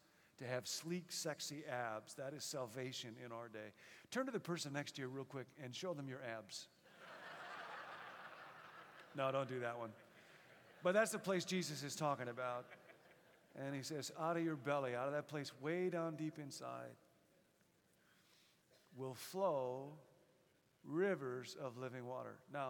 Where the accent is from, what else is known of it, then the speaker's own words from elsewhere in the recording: Rockford, Illinois, United States; And growing up in Rockford, I used to picture this verse as a, you know, leafy green forest with lots of streams and brooks